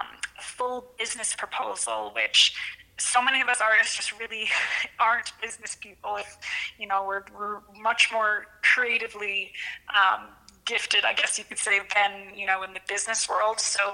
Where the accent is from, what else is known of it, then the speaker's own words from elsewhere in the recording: Calgary, Alberta, Canada; my whole life growing up in Calgary